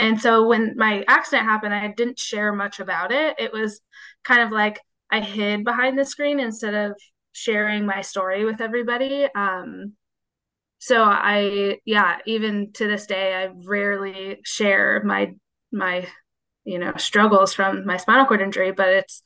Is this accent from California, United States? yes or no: yes; California, United States; I live in SoCal now, but I'm from NorCal.